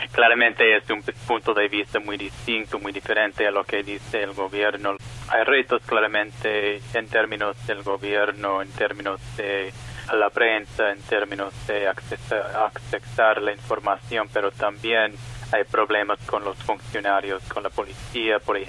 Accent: United States; Spanish is a second language; Como americano, tengo ideas en mi mente sobre la situación en la isla

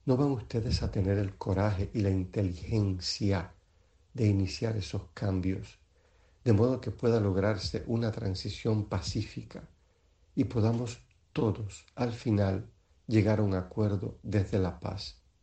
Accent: Cuba

